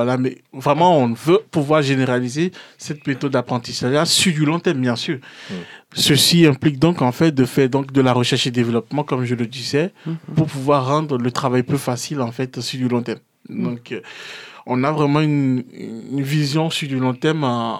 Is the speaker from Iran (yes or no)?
no; Benin; now in France; je suis ici d'un pays d'Afrique, je suis venu du Bénin, j'ai fait la moitié de ma scolarité là-bas